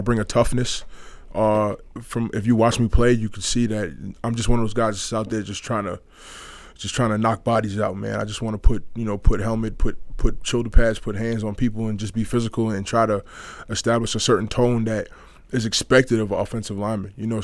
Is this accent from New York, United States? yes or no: yes; New York City, New York, United States; now in Canada; I'm an East Coast guy. I mean, I grew up in New York. I'm a New York City kid, so Toronto's not very far from home.